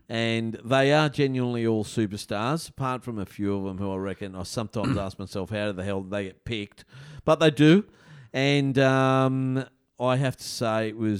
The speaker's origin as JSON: {"language": "English", "region": "New South Wales", "country": "Australia", "said": "Well, you do know that I'm originally from New South Wales and NRL is my sport."}